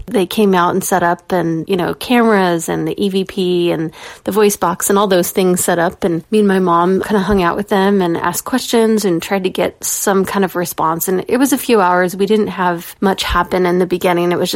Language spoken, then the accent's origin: English; Oregon City, Oregon, United States; I am from Oregon City, Oregon.